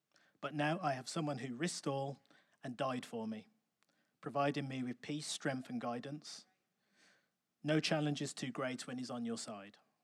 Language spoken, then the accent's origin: English; England, United Kingdom; I was born and raised in England in a home with little disposable income, but full of love and free of drama.